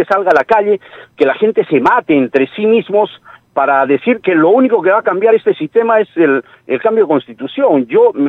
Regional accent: Peru; Y aquí los más perjudicados somos los peruanos, sobre todo los de a pie

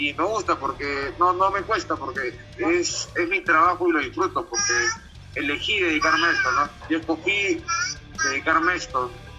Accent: Miraflores, Lima, Peru; Yo crecí acá en Miraflores

